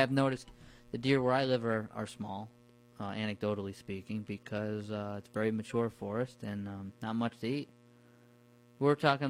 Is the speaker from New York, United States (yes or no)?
yes; New Paltz, New York, United States; Yeah, when I grew up in New Paltz, Ulster County, the deer population peaked in the 90s.